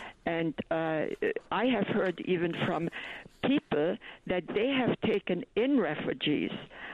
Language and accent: English; Germany; now in United States; I'm from Germany